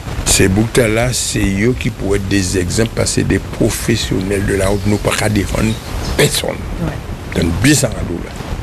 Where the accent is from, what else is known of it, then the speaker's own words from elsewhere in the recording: Guadeloupe; Je suis guadeloupéen.